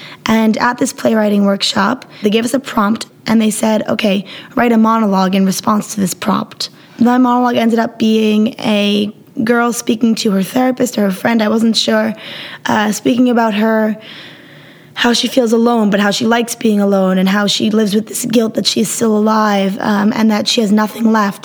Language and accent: English; New York, United States; However, I was born and raised in New York, and my whole life I've gone to Holy Martyrs, the Armenian church in Bayside.